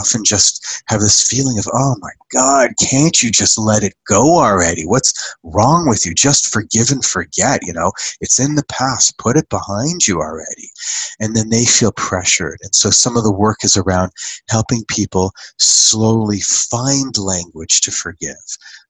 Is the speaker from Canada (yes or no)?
yes; Canada; also born or lived in United States; we're Canadian, I lived in the U.S.